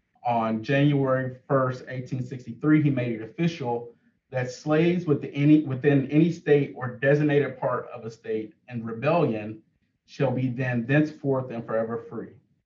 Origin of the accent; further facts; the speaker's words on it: Kentucky, United States; So like my home state of Kentucky was considered a border state. It was not a part of the Confederacy.